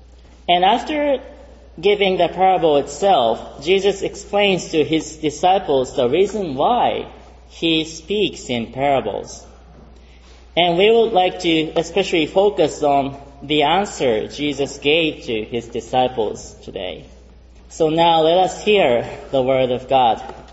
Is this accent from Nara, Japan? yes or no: no; Kobe, Hyogo, Japan; English is a second language; I'm from Japan with my wife, and we're from one of the congregations we have as a Japan Presbytery in Kobe.